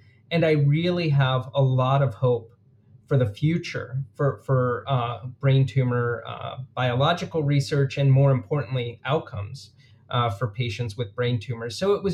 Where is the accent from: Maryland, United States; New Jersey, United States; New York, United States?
New York, United States; Buffalo; Maybe that's growing up in Buffalo, New York, and rooting for the Buffalo Bills throughout my childhood